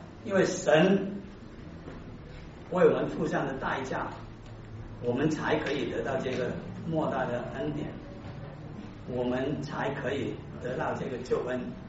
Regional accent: China; 你们看看我们中国人的字也是很有意思的

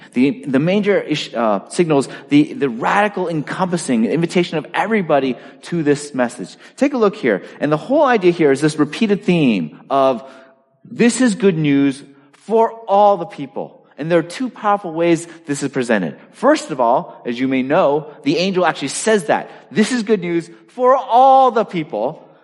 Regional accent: Boston, Massachusetts, United States; No, man, I grew up in Boston. I've never been on the Freedom Trail.

